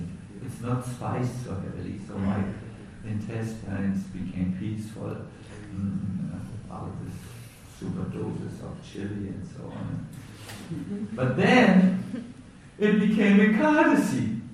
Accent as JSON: {"language": "English", "country": "Germany", "said": "Me, I'm from Germany, I'm a single man, you know"}